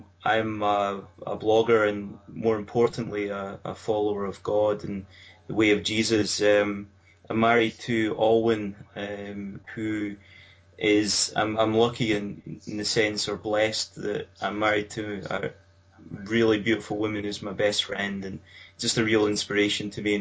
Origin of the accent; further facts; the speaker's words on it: Motherwell, Scotland, United Kingdom; accent: Scottish; I'm a member of the Salvation Army in Bells Hill. If you probably haven't gathered by my accent by now, I'm Scottish. Come from a town called Motherwell in Lanarkshire, just outside of Glasgow.